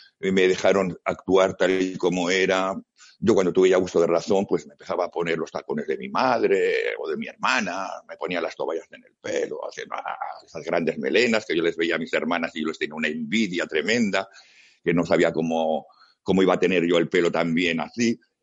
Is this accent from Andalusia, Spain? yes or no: no; Logroño, La Rioja, Spain; born there; A ver, yo nací en Logroño porque en esos momentos mis padres fueron a visitar a mis abuelos